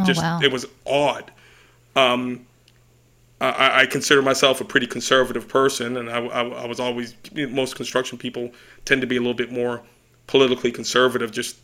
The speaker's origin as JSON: {"language": "English", "region": "Massachusetts", "country": "United States", "tie": "born or raised there", "said": "I grew up in Massachusetts. People think Massachusetts is some bastion of tolerance."}